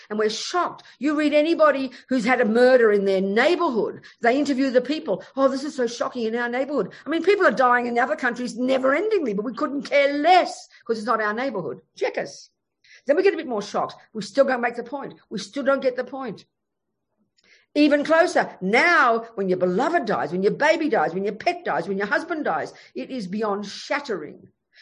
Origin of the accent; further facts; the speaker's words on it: Australia; Well, I'm Australian. I mean, I'm a Brit as well. I've got a passport. And, you know, my daddy was English and I feel like I'm a POM. But I'm still Australian.